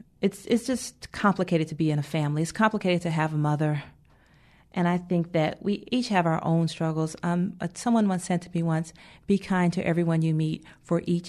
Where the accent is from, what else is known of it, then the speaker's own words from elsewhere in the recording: the South, United States; because I'm from the South and she's from New York